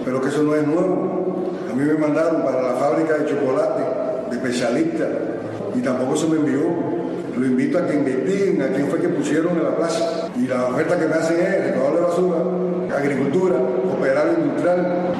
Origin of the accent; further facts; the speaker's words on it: Cuba; Yo soy un cubano que amo mi país.